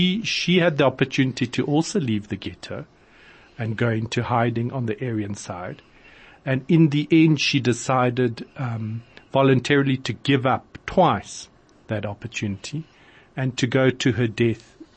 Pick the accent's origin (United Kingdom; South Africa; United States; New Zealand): South Africa; also born or lived in Switzerland / Botswana; I was born in Switzerland, came out when I was a little baby to Botswana with my mom, and then they ended up in South Africa.